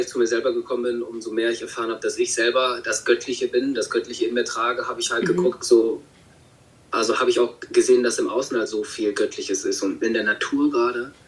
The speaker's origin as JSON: {"language": "German", "town": "Kassel", "region": "Hesse", "country": "Germany", "tie": "born or raised there", "lives_now": "Namibia", "said": "Und das sind jetzt die letzten 2 Tage, die ich gerade in Kassel bin, wo ich aufgewachsen bin."}